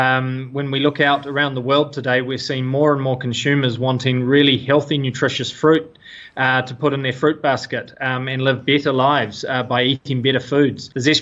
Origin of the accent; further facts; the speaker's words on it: Auckland, New Zealand; moved away as an adult; I grew up on the North Shore, educated in New Zealand, and then moved offshore